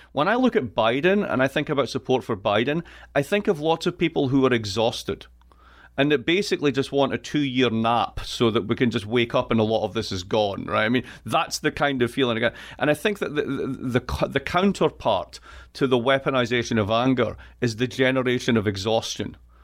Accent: Scotland, United Kingdom; now in United States; I am from Scotland. I am from the east coast of Scotland. I have an accent which is just absolutely perfect, and I wouldn't change it for anything.

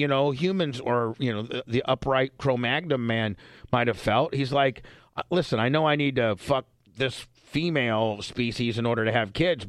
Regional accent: Indiana, United States; because I'm white trash from Indiana

